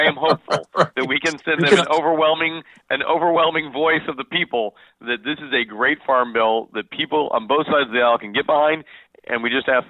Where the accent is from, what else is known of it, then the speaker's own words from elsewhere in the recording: Altoona, Iowa, United States; They're going to be in my hometown of Altoona, Iowa.